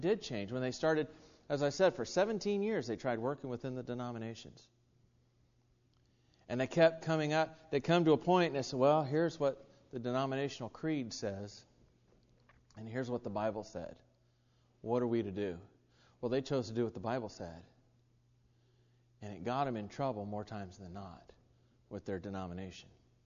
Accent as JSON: {"language": "English", "town": "Cocoa", "region": "Florida", "country": "United States", "tie": "born or raised there", "said": "I grew up in First Christian Church at Cocoa."}